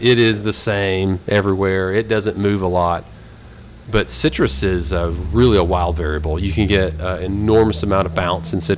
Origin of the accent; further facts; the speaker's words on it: Lynchburg, Tennessee, United States; Say, where are you from? Say, Lynchburg. And they're like, Jack Daniel's.